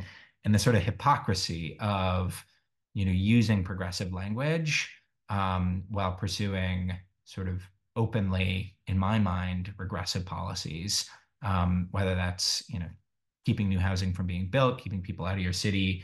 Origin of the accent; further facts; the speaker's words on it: Boulder, Colorado, United States; also born or lived in Cambridge / Washington, District of Columbia, United States / Berkeley; now in Sacramento, United States; so I grew up in Boulder, Colorado. And I've lived in Cambridge, Massachusetts, Washington, DC, Berkeley, California, and then here in Sacramento.